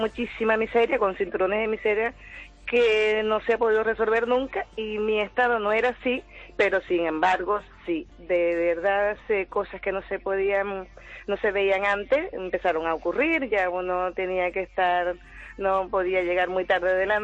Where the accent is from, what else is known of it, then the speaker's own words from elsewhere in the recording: Maturín, Monagas, Venezuela; Vivía en una zona más o menos, ¿cómo decir? En Maturín, Estado Monagas, para el oriente del país, pues.